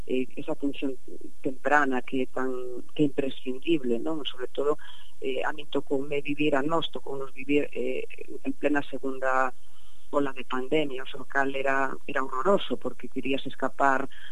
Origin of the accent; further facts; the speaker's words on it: Santiago de Compostela, Galicia, Spain; eu son de Santiago, ademais podería ter coñecido, non?